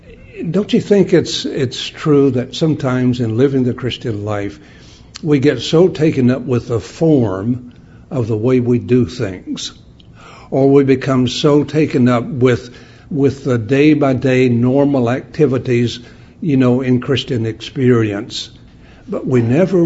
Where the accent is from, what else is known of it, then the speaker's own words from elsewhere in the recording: West Virginia, United States; because I come from the South. I was born and raised in the hills of West Virginia, the Appalachia areas, where there was a lot of rural people